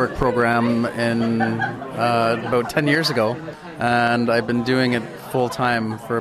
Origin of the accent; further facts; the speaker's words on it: Nunavut, Canada; I'm a jeweler from Nunavut, and I'm here showing my work.